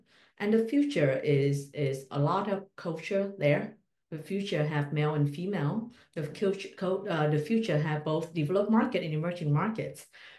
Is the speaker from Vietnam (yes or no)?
yes; Vietnam; English is a second language; moved away as an adult; now in United States; I was born and raised in Vietnam. Right. I moved to the U.S. 17 years ago, and, English is a second language.